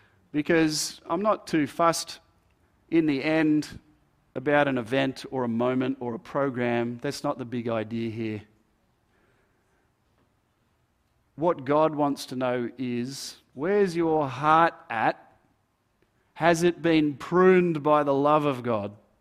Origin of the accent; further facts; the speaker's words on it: Terry Hills, New South Wales, Australia; He was busy working on the farm. We grew up in Terry Hills with 9 acres and flowers